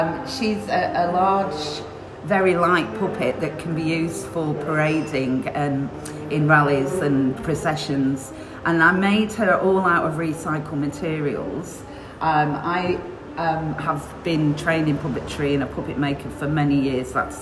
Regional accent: Blackpool, North West England, United Kingdom; now in Australia; Well, I am from Lancashire. My heritage on my mother's side is from Manchester, and I grew up in Blackpool. So I'm quite a northwest woman that's travelled across to the West Australian coast.

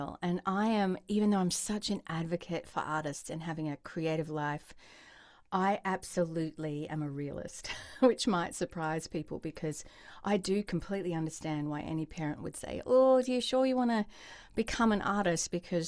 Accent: Perth, Western Australia, Australia; So I'll be Sydney, Sunshine Coast, and then my hometown, Perth.

